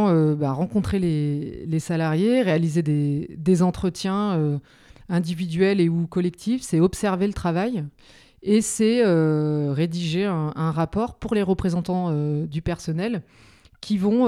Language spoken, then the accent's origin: French; Nouvelle-Aquitaine, France; j'habite en région parisienne, mais je suis originaire de la Creuse. Et je vis en partie autour de Felletin.